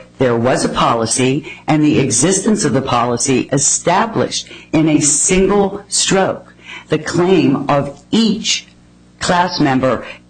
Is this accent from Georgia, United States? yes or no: no; Pennsylvania, United States; I'll pick my home state of Pennsylvania